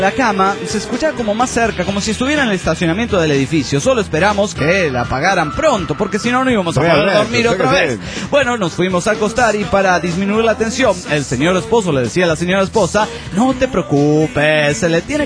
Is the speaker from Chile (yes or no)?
no; Mexico; now in Liverpool, United Kingdom; somos dos mexicanos.